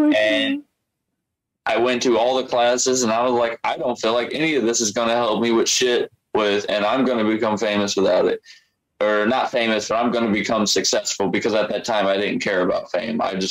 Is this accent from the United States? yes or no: yes; Kentucky, United States; I have ADHD and I'm from Kentucky, so my fucking education level is not the highest in general.